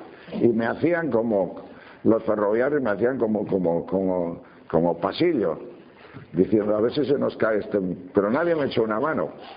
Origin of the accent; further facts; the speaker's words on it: León, Castile and León, Spain; Yo de pequeño, en mi pueblo, en León